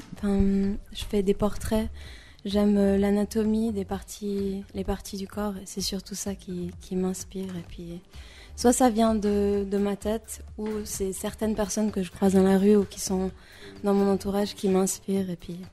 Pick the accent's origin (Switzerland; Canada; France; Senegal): Switzerland; Je suis née d'une mère allemande et d'un père irlandais. J'ai grandi en Suisse.